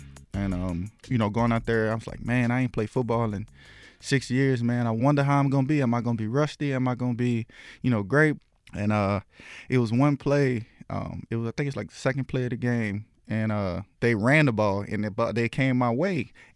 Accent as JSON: {"language": "English", "region": "Louisiana", "country": "United States", "said": "You know, I only visited LSU, you know, because that was the only school I wanted to go to, my hometown team."}